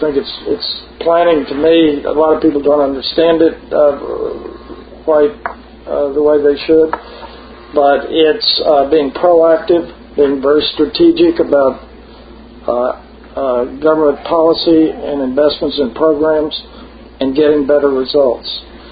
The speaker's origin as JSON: {"language": "English", "town": "Houston", "region": "Texas", "country": "United States", "tie": "born or raised there", "said": "First of all, Houston's my hometown. I've always had great aspirations for the city. My family largely is here."}